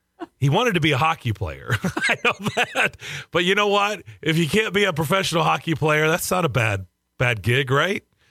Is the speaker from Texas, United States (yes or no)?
no; Lexington, Kentucky, United States; that's a true story, Kara. That is growing up in Lexington, Kentucky. We didn't grow up with hockey.